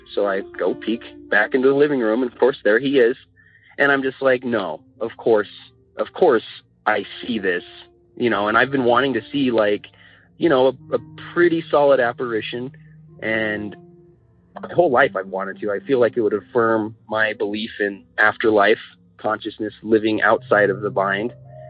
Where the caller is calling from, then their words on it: Denver, Colorado, United States; I'm from Denver, Colorado